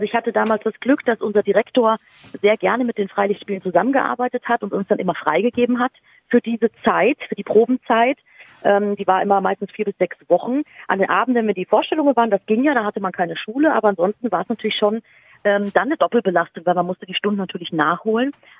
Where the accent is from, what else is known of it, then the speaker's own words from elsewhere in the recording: Munich, Bavaria, Germany; Also ich bin ja in München aufgewachsen